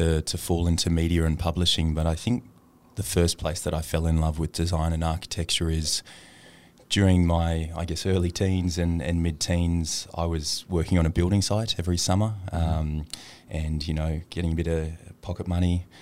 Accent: Sydney, New South Wales, Australia; I was incredibly lucky to grow up in the eastern suburbs of Sydney

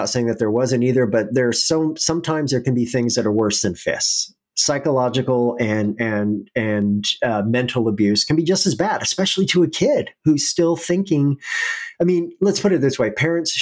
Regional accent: Oregon, United States; So I grew up in Oregon. I was born in the 80s, came of age in the 90s, and I lived in rural Oregon and in a very poor area of Oregon.

